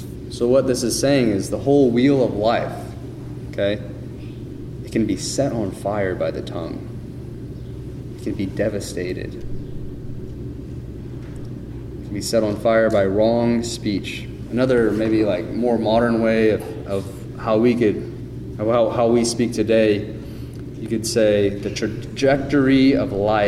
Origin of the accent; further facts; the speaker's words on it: Louisiana, United States; also born or lived in Kansas; I'm actually from Louisiana, so we have a lot of, originally, been in Kansas most of my life